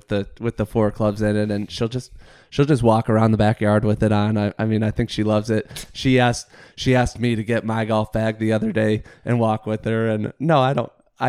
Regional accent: Michigan, United States; also born or lived in Philadelphia; I decided that I grew up in Michigan. I moved around a lot, so I never truly had a professional team. But I decided when I left Philly, lived there for 7 years

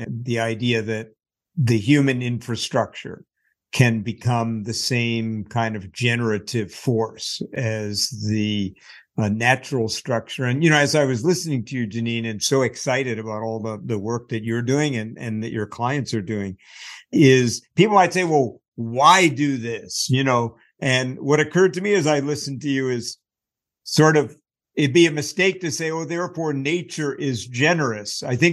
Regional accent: Staten Island, New York, United States; I grew up in Staten Island, New York, so not far from you.

